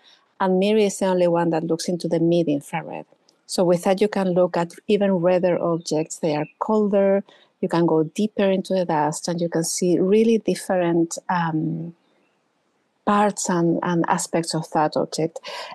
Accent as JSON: {"language": "English", "region": "Canary Islands", "country": "Spain", "tie": "born there", "second_language": "English", "said": "So I am from Spain. And I was born in the Canary Islands, you know, a very small group of islands in the Atlantic Ocean."}